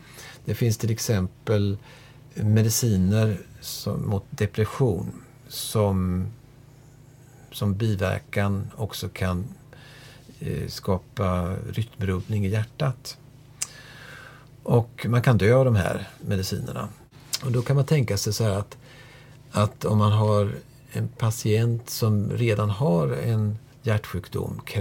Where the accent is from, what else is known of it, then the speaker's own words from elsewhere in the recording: Linköping, Östergötland, Sweden; Jag kommer för övrigt från Linköping.